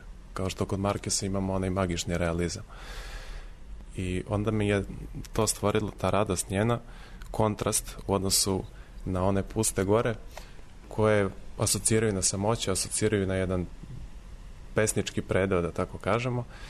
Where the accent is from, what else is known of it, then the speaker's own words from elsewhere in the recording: Majdanpek, Southern and Eastern Serbia, Serbia; zato što je Timočka krajina moj prostor, s obzirom da sam rođen u Majdanpeku i tamo živim